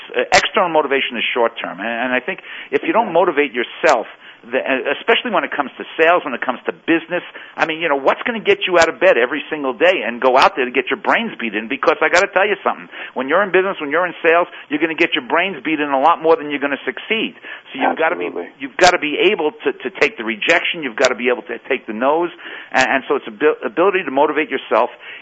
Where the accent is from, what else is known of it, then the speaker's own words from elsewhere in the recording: Sheepshead Bay, New York, United States; I grew up in Sheepshead Bay.